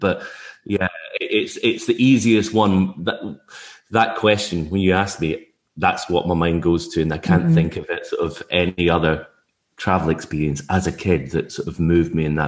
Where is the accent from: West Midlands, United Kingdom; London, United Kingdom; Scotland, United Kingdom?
Scotland, United Kingdom; Tobermory; As we said, growing up on the Isle of Mull, there was lots to explore in and around Tobermory, where I lived.